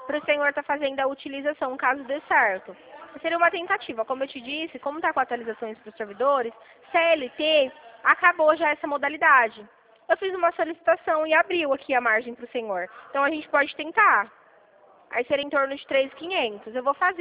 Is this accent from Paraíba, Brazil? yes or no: no; Dracena, São Paulo, Brazil; sou de Dracena